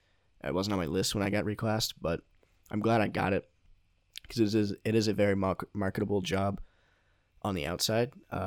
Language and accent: English; Maine, United States; I grew up in Northern Maine and there's not a lot to do out there at all.